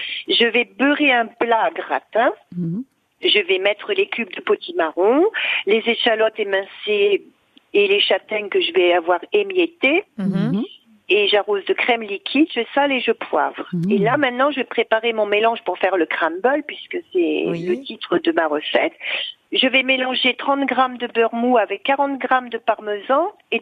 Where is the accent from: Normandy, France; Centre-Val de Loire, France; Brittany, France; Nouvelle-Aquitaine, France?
Nouvelle-Aquitaine, France; je suis originaire de la Creuse où il y a beaucoup de châtaignes.